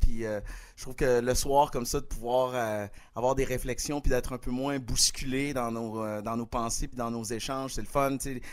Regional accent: Quebec City, Quebec, Canada; je vis dans la maison où j'ai grandi à Québec, j'ai racheté la maison de mes parents. Puis à Montréal, je vis au Novia, en fait, à Longueuil

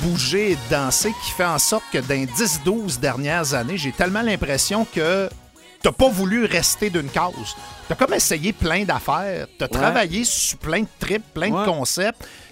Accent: Quebec, Canada; on vient du Saguenay, moi

